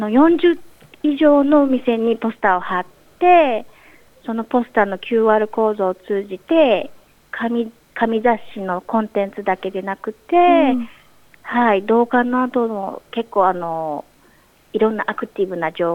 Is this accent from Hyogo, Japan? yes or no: no; Kyoto, Japan; もちろん私自体が日本も古い歴史のある京都育ちでしたので、